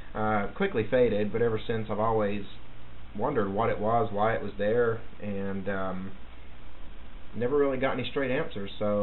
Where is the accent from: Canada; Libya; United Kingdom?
United Kingdom; England; now in Texas, United States; I'm originally from England, although you probably noticed I have no accent anymore. Lived in Texas since 1983, so I consider Texas my home.